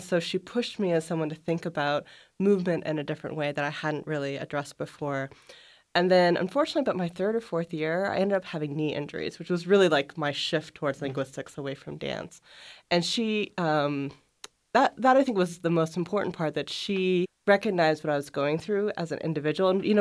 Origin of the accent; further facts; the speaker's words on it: Newport, Oregon, United States; So I'm originally from Newport, Oregon, which is pretty much just on the Central Coast.